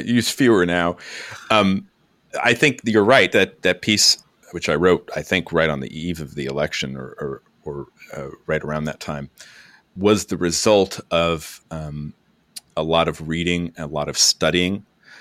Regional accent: Virginia, United States; Well, I grew up in Fairfax County, Virginia, right outside the Beltway.

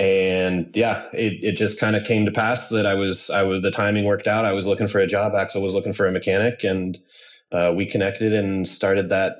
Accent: Boulder, Colorado, United States; I grew up in Boulder, Colorado. I worked in bike shops for as long as I could

